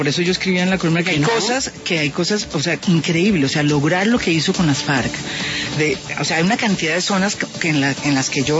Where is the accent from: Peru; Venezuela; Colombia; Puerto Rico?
Colombia; como colombiana